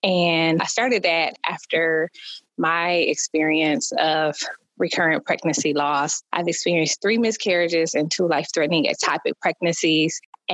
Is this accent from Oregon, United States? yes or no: no; Saginaw, Michigan, United States; I am from Saginaw, Michigan.